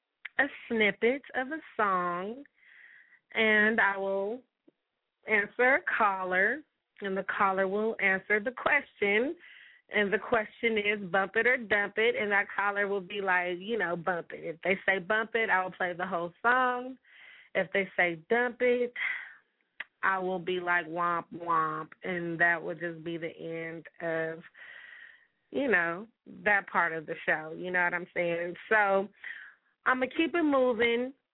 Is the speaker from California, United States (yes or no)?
yes; California, United States; I was born and raised on the West Coast, you know, L.A. to the Bay. And this is my home